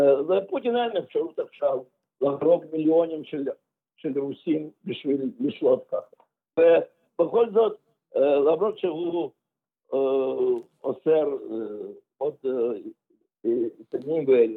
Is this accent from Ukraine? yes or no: yes; Donetsk, Donetsk Oblast, Ukraine; moved away as an adult; also born or lived in Moscow; אני נולדתי בעיר דנצק, שאז היה שם שלו היה סטלין. ובעיר דנצק, וגדלתי שם, וגרתי עד גיל 18, עד שנסעתי לאוניברסיטת למוסקו.